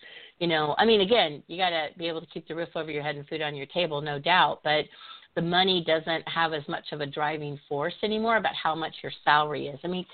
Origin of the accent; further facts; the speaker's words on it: Midwest, United States; my growing up was ridiculous, but I'm from the Midwest and it was always work hard, you know, stay loyal.